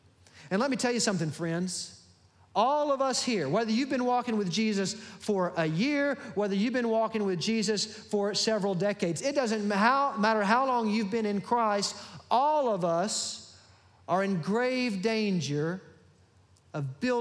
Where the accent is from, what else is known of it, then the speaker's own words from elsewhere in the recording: Birmingham, Alabama, United States; now in Pensacola, United States; You know, I'm not a native of Pensacola. I'm from Birmingham, Alabama, and I moved here to be on staff here at Hillcrest.